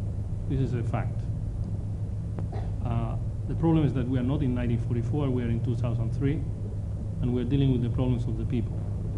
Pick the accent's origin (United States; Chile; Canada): Chile; English is a second language; I mean, I come from Chile